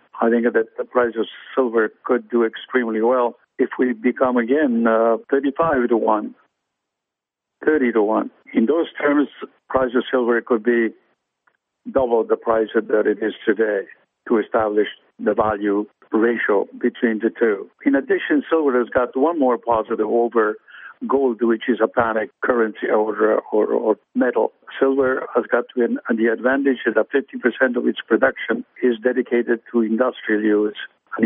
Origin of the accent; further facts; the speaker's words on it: Argentina; I'm from Argentina.